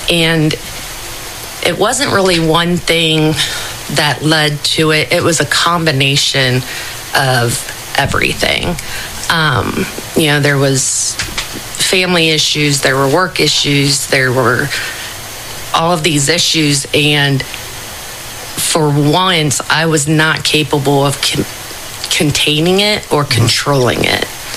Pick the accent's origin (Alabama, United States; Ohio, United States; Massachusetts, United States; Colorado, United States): Ohio, United States; I'm from Dark County.